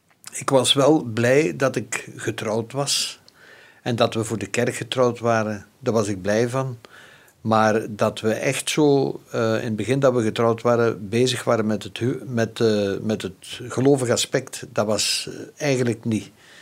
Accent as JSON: {"language": "Dutch", "town": "Koersel", "region": "Limburg", "country": "Belgium", "also_born_or_lived": "Ixelles", "said": "Wij komen uit Koersel."}